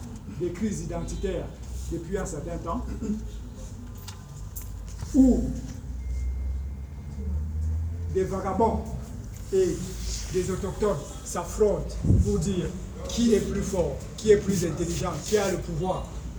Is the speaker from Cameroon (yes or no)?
yes; Cameroon; Nous sommes des Camerounais.